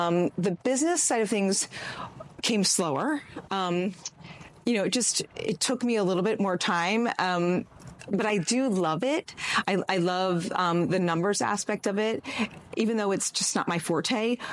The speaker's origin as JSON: {"language": "English", "region": "Pennsylvania", "country": "United States", "lives_now": "Annapolis, United States", "said": "So I'm from Pennsylvania originally, moved to Annapolis long time ago"}